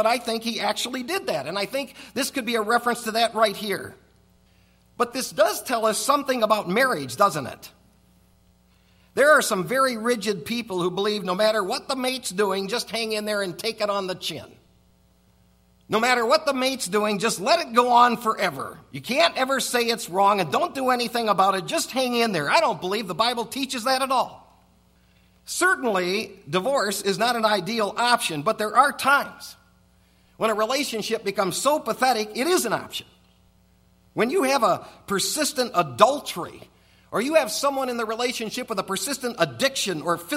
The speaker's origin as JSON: {"language": "English", "town": "Otsego", "region": "Michigan", "country": "United States", "tie": "born or raised there", "said": "I grew up in Otsego, Michigan."}